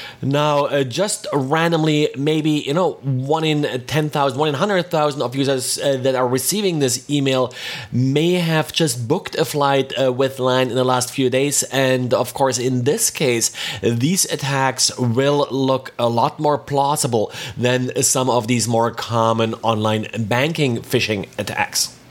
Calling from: Jacksonville, Florida, United States; I am recording today from Jacksonville, Florida.

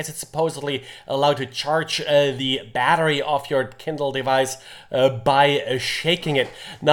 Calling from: Jacksonville, Florida, United States; I'm today recording from Jacksonville, Florida.

